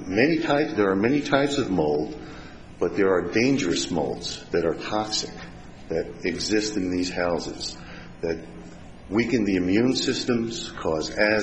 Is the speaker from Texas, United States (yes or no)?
no; Billings, Montana, United States; I'm a lawyer from Billings, Montana.